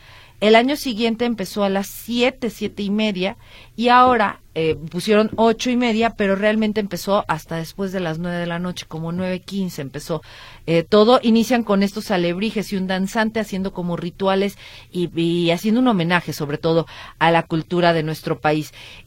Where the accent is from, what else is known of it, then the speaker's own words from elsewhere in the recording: Mexico; Resulta que como buenos mexicanos decimos